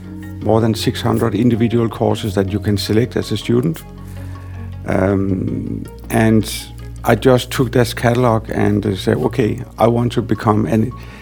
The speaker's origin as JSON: {"language": "English", "country": "Denmark", "tie": "born or raised there", "lives_now": "Copenhagen, Denmark", "said": "So I moved from my hometown to Copenhagen."}